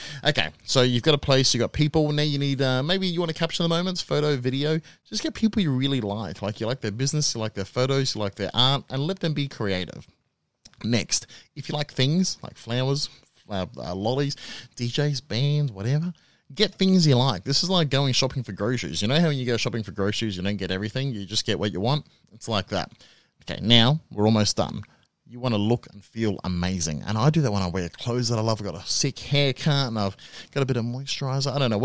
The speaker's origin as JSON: {"language": "English", "country": "Australia", "said": "I'm an Australian civil marriage celebrant"}